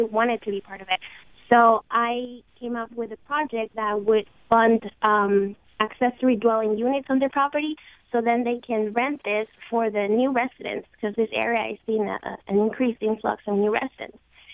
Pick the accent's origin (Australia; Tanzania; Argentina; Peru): Peru; Well, I'm actually from Peru, so I wasn't familiar with the whole history of segregation in the United States.